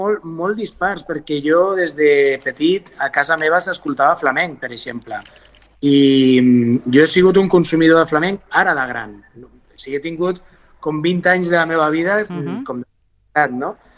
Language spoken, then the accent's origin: Catalan; Rubí, Catalonia, Spain; jo també sóc de Rubí, està molt a prop.